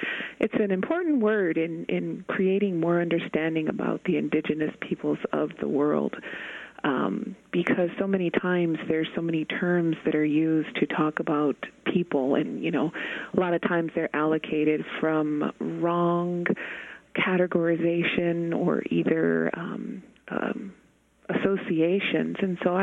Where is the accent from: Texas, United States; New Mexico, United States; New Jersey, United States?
New Mexico, United States; Isleta Pueblo; I am from the Pueblo of Isleta. I'm also Navajo